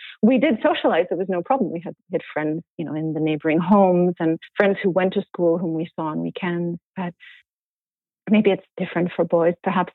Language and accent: English; France; moved away; I was born in France, actually. I was born to a French mother and a Greek father. And, you know, I'm actually a triplet. So we lived in France, my brothers and I, with my parents